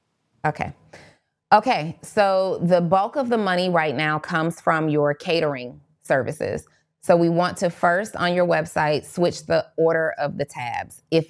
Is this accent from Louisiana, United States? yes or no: yes; New Orleans, Louisiana, United States; I'm originally from New Orleans, Brittany.